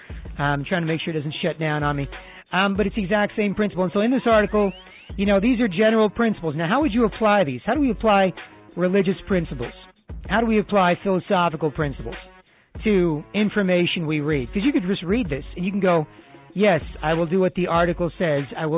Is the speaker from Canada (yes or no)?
yes; Canada; my parents are from India, and just because I'm Indian, while being Canadian